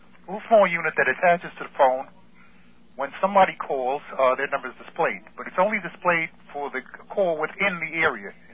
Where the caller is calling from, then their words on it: New Jersey, United States; Okay, I'm calling from New Jersey